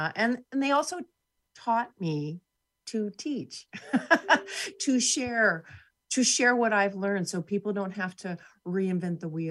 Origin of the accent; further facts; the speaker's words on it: Alaska, United States; So I grew up in Alaska in the mid-70s and 80s, and they started their own businesses up here.